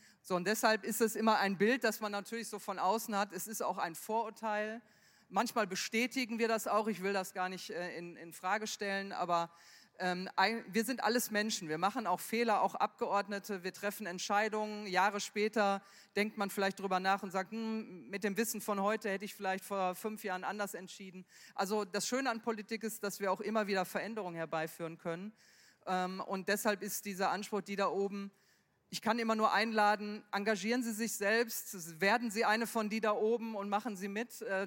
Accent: Duisburg, North Rhine-Westphalia, Germany; ich kriege den Satz selbst in meiner Heimatstadt Duisburg zu hören

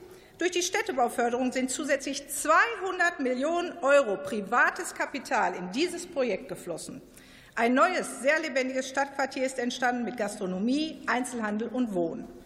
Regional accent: Herdecke, North Rhine-Westphalia, Germany; Ich durfte in den letzten 16 Jahren als Bürgermeisterin meiner Heimatstadt Herdecke im Ruhrgebiet arbeiten.

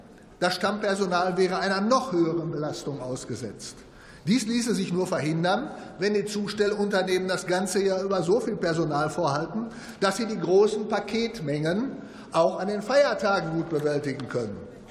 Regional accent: Dortmund, North Rhine-Westphalia, Germany; aus meiner Heimatstadt Dortmund

